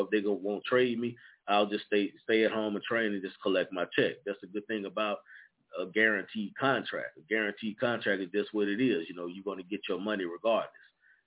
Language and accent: English; Louisiana, United States; my hometown area of North Louisiana, Shreveport Mustangs.